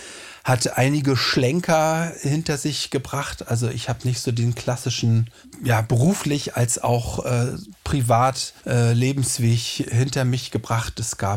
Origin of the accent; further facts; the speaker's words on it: Hamburg, Germany; Also ich bin in Hamburg aufgewachsen